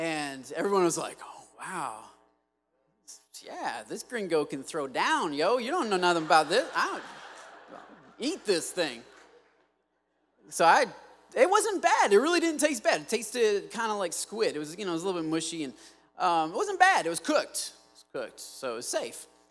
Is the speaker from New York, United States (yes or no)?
no; Michigan, United States; I'm from Michigan. We don't eat stuff like that. It's not how we roll.